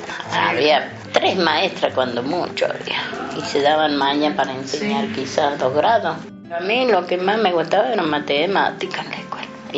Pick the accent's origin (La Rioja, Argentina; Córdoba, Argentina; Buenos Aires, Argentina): La Rioja, Argentina; Pasinche; mi pueblo era muy, muy chiquito, Pasinche, provincia de La Rioja. Está el límite de La Rioja, Catamarca